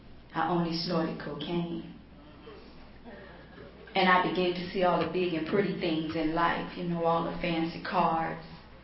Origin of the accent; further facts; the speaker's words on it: Miami, Florida, United States; for calling me to ask me to come to Baltimore, because I'm from Miami.